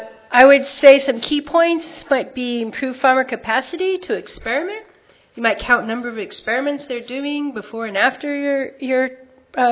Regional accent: Washington, United States; I'm originally from Washington State, doesn't look like a lot of topography in Michigan.

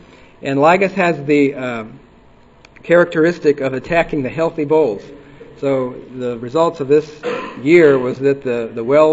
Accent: Midwest, United States; I grew up in the Midwest

